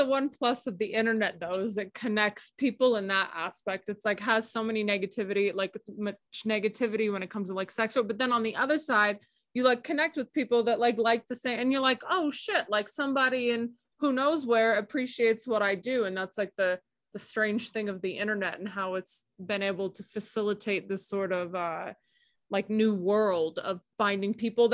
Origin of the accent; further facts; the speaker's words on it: Las Vegas, Nevada, United States; I'm born and raised in Vegas, and I left because it's just, like, it's like a cutthroat, like real grimy sort of like women don't like women there.